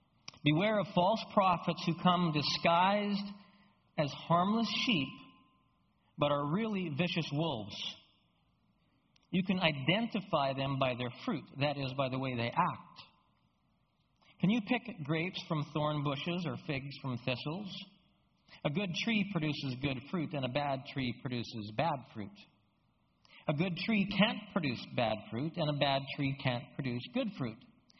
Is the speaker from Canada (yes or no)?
yes; Alberta, Canada; because we're from Alberta. And, you know, fruit doesn't really grow well in Alberta.